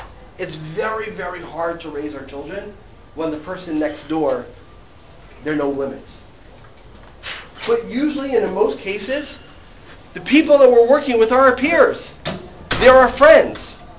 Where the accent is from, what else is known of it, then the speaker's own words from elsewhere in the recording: Washington, District of Columbia, United States; Now, growing up in the Washington, D.C. area, it was all about the Redskins.